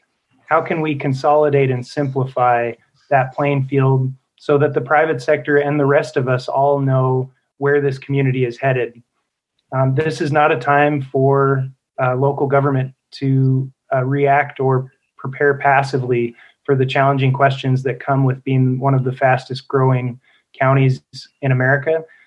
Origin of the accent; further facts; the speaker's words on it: Montana, United States; I grew up here in the Gallatin Valley, went through, did all my schooling here from Hawthorne to Sacagawea to Bozeman High, went to college at the University of Montana